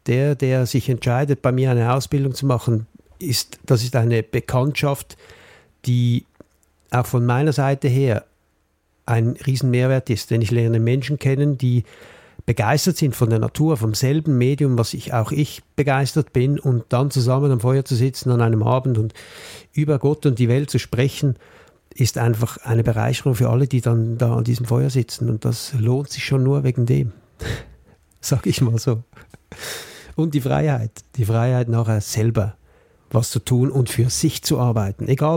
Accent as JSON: {"language": "German", "country": "Switzerland", "said": "Bei uns in der Schweiz gibt es gewisse Regeln, gerade wenn es ums Wandern geht."}